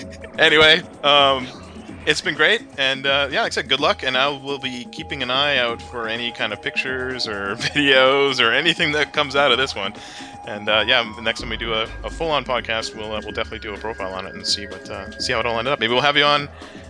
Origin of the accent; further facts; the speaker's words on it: Canada; this is just my suggestion as a Canadian